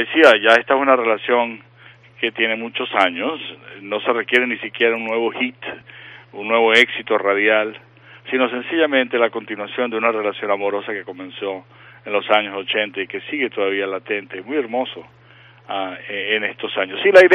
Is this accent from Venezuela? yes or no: yes; Venezuela; also born or lived in Israel / England / Colombia; Mi papá era de Viena, mi mamá era de Checoslovaquia. Yo nací en Israel, crecí en Venezuela. Y mis convicciones vienen de la India, mis convicciones filosóficas y religiosas. De manera que sí, viví en Inglaterra, viví en Colombia